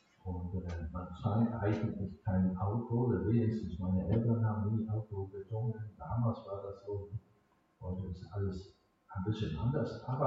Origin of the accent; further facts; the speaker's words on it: Scotland, United Kingdom; German is a second language; now in Germany; Und ich als Schotte, wenn ich das so lese, ist dann klar